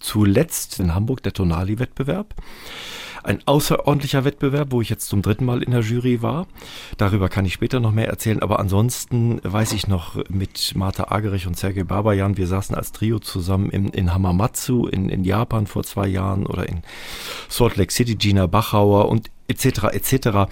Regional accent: Namibia; dass ich aufgrund meiner Kindheit in Namibia ein absoluter Spätzünder war

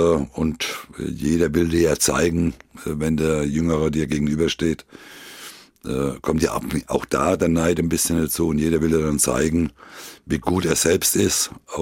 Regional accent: Rhineland-Palatinate, Germany; war es natürlich für mich als Pfälzer, schöner hätte man es nicht schreiben können

